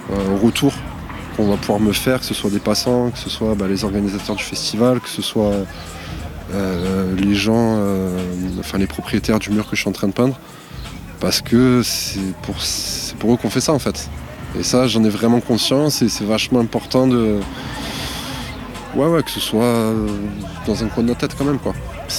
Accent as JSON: {"language": "French", "town": "Marseille", "region": "Provence-Alpes-Côte d'Azur", "country": "France", "said": "J'ai 38 ans, je viens de Marseille."}